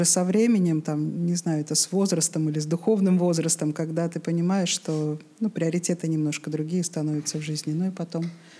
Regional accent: Saint Petersburg, Russia; born there; Ленинградка, да, я родилась еще в Ленинграде.

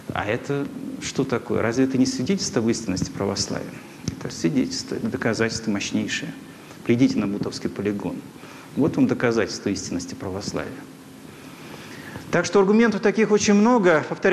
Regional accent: Russia; born there; выбор православия – это не просто в силу того, что я там родился в России, и там у меня родители православные.

